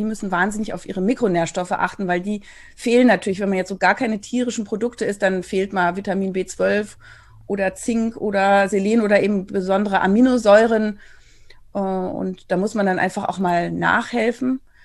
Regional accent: Berlin, Germany; Ich komme ja hier aus Berlin

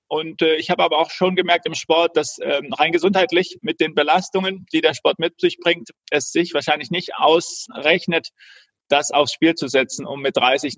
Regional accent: Leipzig, Saxony, Germany; bin in der DDR aufgewachsen und in Leipzig mit Volleyball auch bis in die Jugendnationalmannschaft gekommen.

